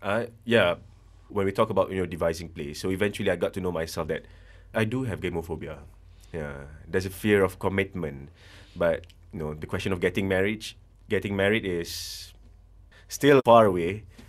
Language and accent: English; Malaysia; because somehow we're Malaysian